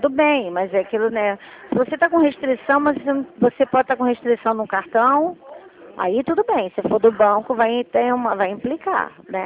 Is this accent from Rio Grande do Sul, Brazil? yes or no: no; Rio de Janeiro, Brazil; Eu sou do Rio, sou da central do Rio.